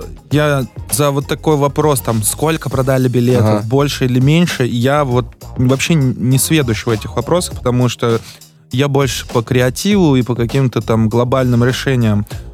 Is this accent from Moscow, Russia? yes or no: no; Bashkortostan, Russia; я сам из Башкирии, татарин, у нас очень схожие языки тюркские